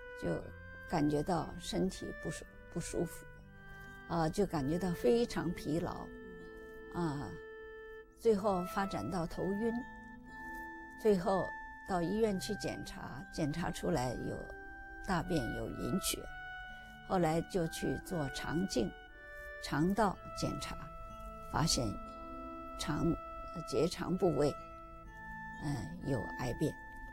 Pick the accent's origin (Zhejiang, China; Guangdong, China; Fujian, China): Zhejiang, China; moved away as an adult; also born or lived in Shanghai; now in Canada; 我是浙江人。